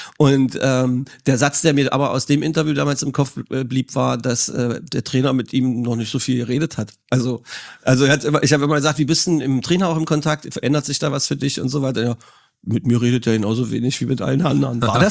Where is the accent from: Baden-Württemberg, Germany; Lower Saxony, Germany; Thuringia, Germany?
Thuringia, Germany; Erfurt; Als Erfurter darf man Jena nicht gut finden.